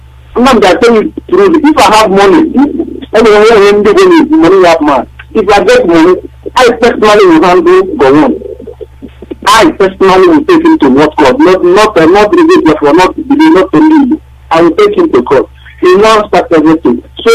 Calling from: Malaysia; I'm calling from Malaysia.

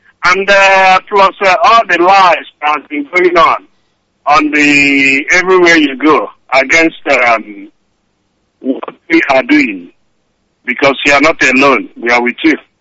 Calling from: Australia; I'm coming from Australia.

